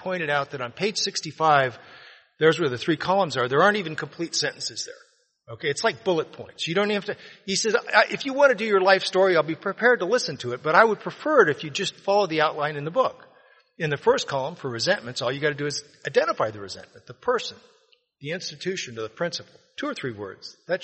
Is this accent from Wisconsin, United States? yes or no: no; Las Vegas, Nevada, United States; I'm 4 or 5 years old. I'm growing up in Las Vegas, Nevada. It's the early 60s.